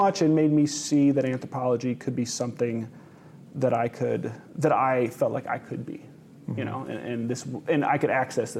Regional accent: Ann Arbor, Michigan, United States; So I grew up in Ann Arbor, Michigan, but my dad's from Tulsa.

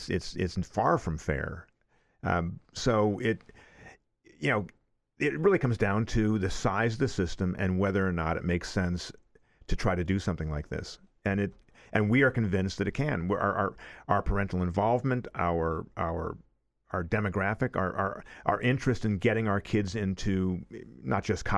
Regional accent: Connecticut, United States; And Dennis and I were talking earlier about, you know, we grew up in Connecticut

